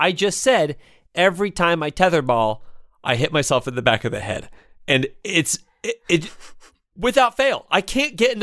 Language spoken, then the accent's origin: English; Indianapolis, Indiana, United States; I'm from Indianapolis is exactly the center of Indiana.